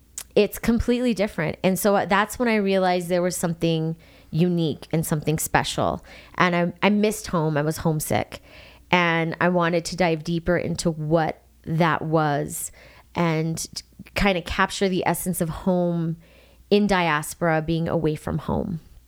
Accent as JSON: {"language": "English", "town": "Albuquerque", "region": "New Mexico", "country": "United States", "tie": "born or raised there", "said": "I feel growing up in New Mexico, being from New Mexico, it's who I am. It's the core of my being. It's my heart. It's my soul. It's my identity. I was raised in Albuquerque."}